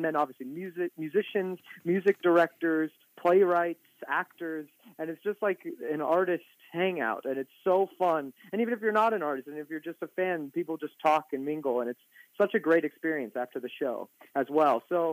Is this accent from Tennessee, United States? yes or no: no; Los Angeles, California, United States; also born or lived in New York; I'm from Los Angeles, California. So I'm from here. And I went to college at the University of Southern California, and then right after college, I moved to New York, was living there for 6 years